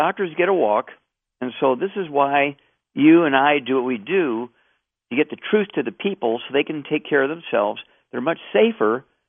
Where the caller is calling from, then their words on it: Canada; Right now I'm calling you from Canada.